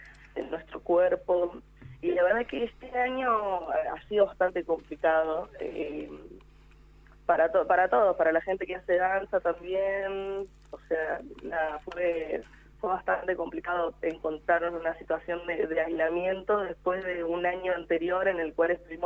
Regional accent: Ingeniero Jacobacci, Río Negro, Argentina; also born or lived in Tucumán; pero nací en Tucumán. Pero nada, mi corazón y yo sé que soy de Jacobacci porque viví toda mi vida y porque siento, si hay un lugar donde me gustaría representar es Jaco realmente.

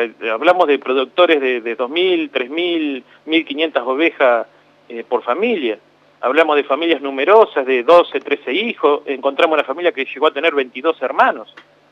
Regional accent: Buenos Aires, Argentina; yo soy de provincia de Buenos Aires

